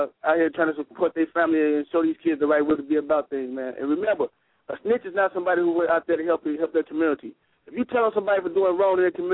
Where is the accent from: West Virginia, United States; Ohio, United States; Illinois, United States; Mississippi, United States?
Illinois, United States; Chicago; I live in California. That's where I live at. But I'm from the Midwest. I'm from Chicago.